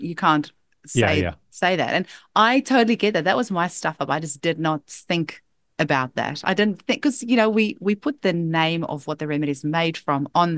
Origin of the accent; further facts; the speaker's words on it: New Zealand; hi, I'm here from New Zealand, don't know anyone.